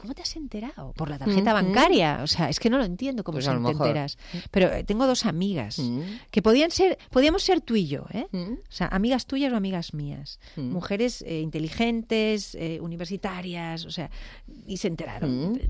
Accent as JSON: {"language": "Spanish", "town": "Barcelona", "region": "Catalonia", "country": "Spain", "said": "yo que soy de Barcelona"}